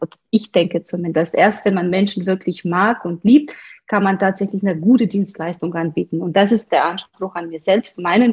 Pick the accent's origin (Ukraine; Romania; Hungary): Romania; German is a second language; moved away as an adult; now in Munich, Germany; Ich komme aus Rumänien ursprünglich, lebe schon seit fast 20 Jahren, also fast die Hälfte meines Lebens bald in Deutschland. München, das war meine Wahlstadt und ich liebe es dort, ehrlich gesagt, zu leben. Es ist eine schöne kleine Stadt